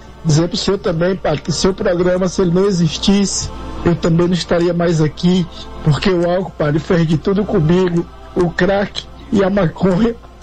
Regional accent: Fortaleza, Ceará, Brazil; sou de Fortaleza.

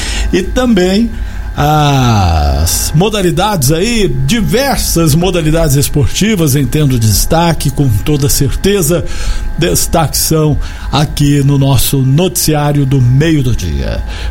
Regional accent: São Paulo, Brazil; a gente aqui como paulistas que somos

